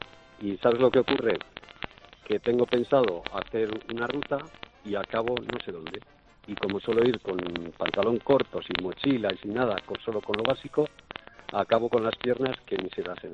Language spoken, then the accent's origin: Spanish; Villarcayo, Castile and León, Spain; soy de Villarcayo, de aquí de Merindades, del norte de Burgos